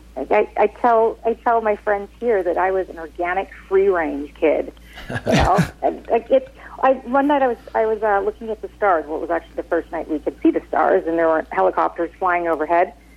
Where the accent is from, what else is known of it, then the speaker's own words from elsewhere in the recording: Nelson, British Columbia, Canada; it didn't really affect my life growing up in Nelson